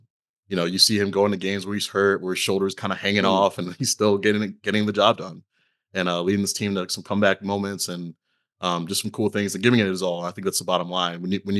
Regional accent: Chicago, Illinois, United States; I grew up in Chicago watching the Bears, so I'm familiar with the NFC North.

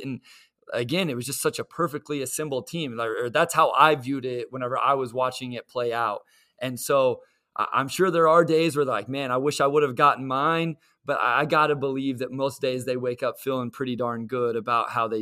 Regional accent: Kansas, United States; So I grew up in Southwest Kansas, small little town, about 2,000 people.

